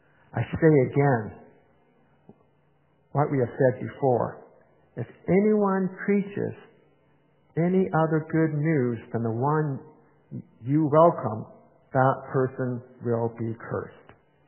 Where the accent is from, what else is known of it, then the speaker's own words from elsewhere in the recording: Victoria, British Columbia, Canada; now in Toronto, Canada; I was born in 1965 in Victoria, BC.